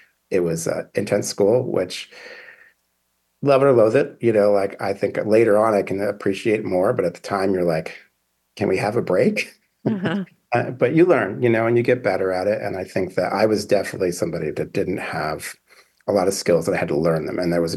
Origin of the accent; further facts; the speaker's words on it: Vermont, United States; They definitely have a lot of personalities and growing up in Vermont doing that.